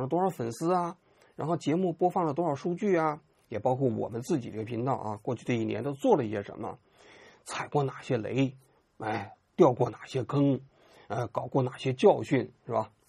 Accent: China; 从我们中国人角度来讲

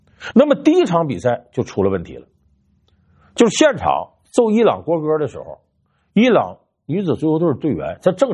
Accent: Northeast China, China; 用我们东北老家的话

